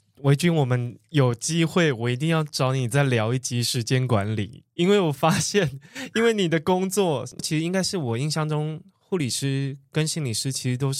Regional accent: Tainan, Taiwan; 因为我本身是台南人

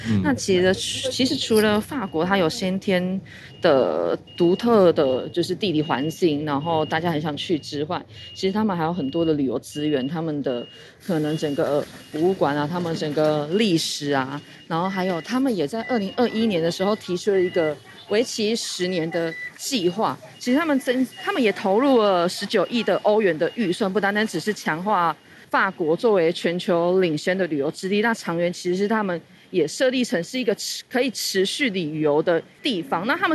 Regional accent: Taiwan; 那也期待就是我们台湾人够把我们的热情给带出去这样子

